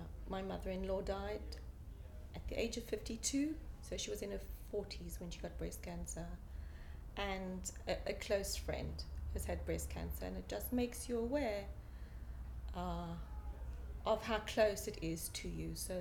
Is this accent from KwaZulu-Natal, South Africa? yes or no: yes; Durban, KwaZulu-Natal, South Africa; moved away as an adult; also born or lived in Israel; I was born in South Africa, as you can hear. I grew up in the lovely city of Durban. And at the age of 21, I went to live on a kibbutz in Israel. I lived there for 17 years.